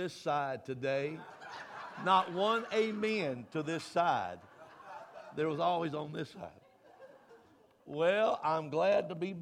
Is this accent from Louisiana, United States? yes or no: yes; Louisiana, United States; now in Texas, United States; I've been in Texas for like 50-something years because my wife kidnapped me from Louisiana. And I'm from Louisiana, but I still have property there.